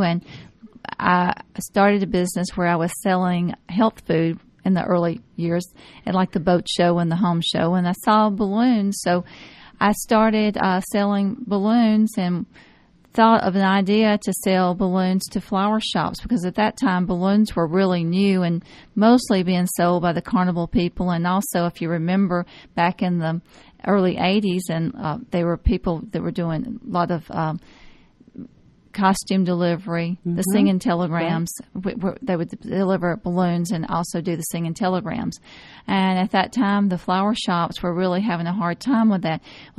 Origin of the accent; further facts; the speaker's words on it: Cumming, Georgia, United States; Yes, I grew up in Cumming, Georgia, just a little bit north of here.